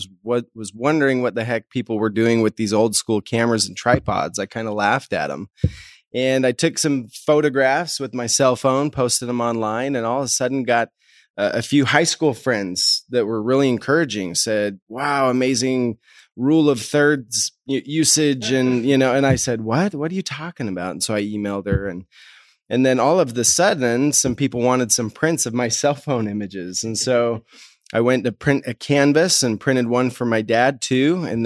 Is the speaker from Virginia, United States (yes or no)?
no; Utah, United States; from Utah.